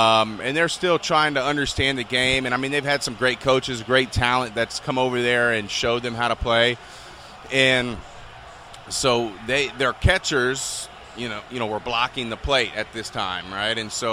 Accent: Port Charlotte, Florida, United States; So I'm from Port Charlotte. I went to Charlotte High School.

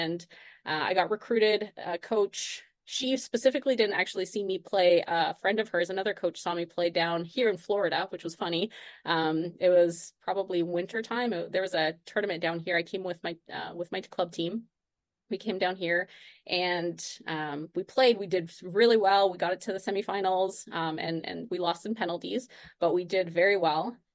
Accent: Canada; I am actually originally from Canada.

